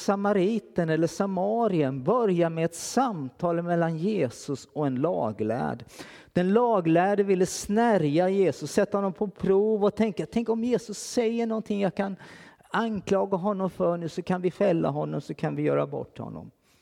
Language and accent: Swedish; Kalmar, Kalmar County, Sweden; I Kalmar. Där jag kommer från. Det hör ni nu, va? När jag pratar så här.